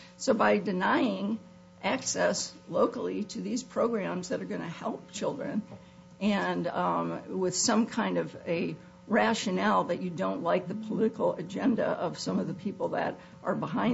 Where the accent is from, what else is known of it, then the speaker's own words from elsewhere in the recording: United States; and I'm from Emmett County